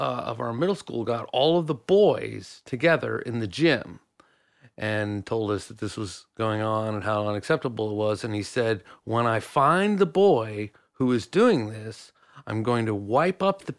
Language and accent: English; the South, United States; I grew up in the South. Most of my friends were spanked growing up.